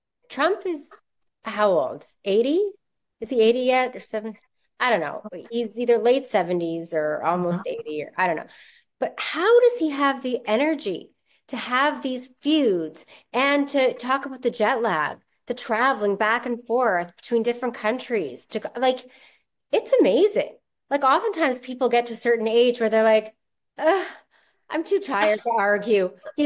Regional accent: Canada; I mean, I'm a Canadian. I'm not an American.

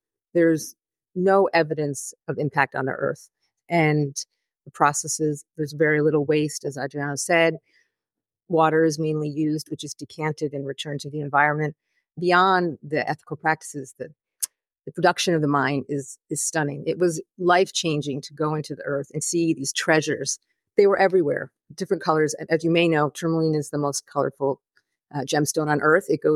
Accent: New York, United States; now in Rio de Janeiro, Brazil; because I'm actually a New Yorker. But I live in Rio right now and also doing some work in Brazil as well

